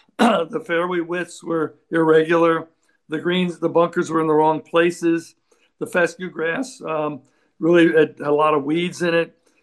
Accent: Montclair, New Jersey, United States; No, I played a lot of junior golf in the metropolitan area. I was from Montclair, New Jersey.

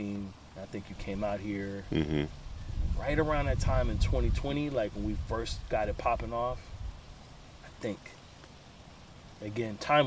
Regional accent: Philadelphia, Pennsylvania, United States; also born or lived in Oakland; I'm originally from the Bay Area, but I grew up in Philadelphia. 19150, shout out to the 215.

